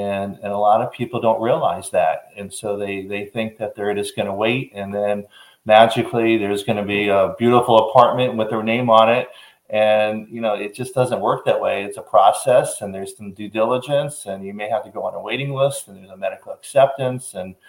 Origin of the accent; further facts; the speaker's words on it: Fort Lauderdale, Florida, United States; also born or lived in New York / Washington, D.C.; So I am a native Floridian. So I was born and raised over in Fort Lauderdale on the East Coast.